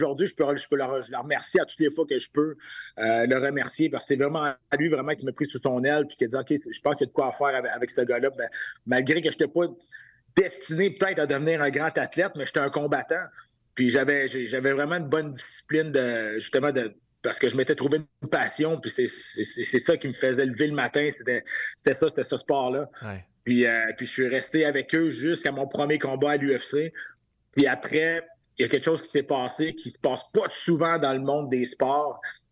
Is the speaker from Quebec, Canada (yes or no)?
yes; Saint-Narcisse-de-Rimouski, Quebec, Canada; Moi, je viens d'un petit village de Saint-Narcisse de Rimouski. À Rimouski, là, tout le monde connaît Rimouski, mais quand tu t'en vas dans les terres, tu vas passer 4-5 villages, puis tu vas arriver au mien.